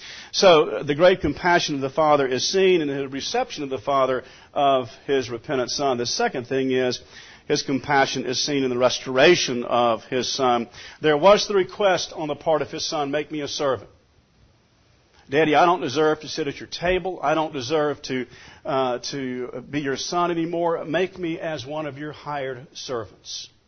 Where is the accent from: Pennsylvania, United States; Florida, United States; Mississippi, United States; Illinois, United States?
Mississippi, United States; Perhaps because I grew up in South Mississippi